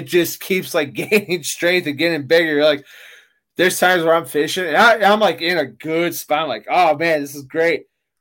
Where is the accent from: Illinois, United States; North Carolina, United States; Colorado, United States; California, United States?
Illinois, United States; Chicago; I'm from the Midwest, you know, the whole thing, the Windy City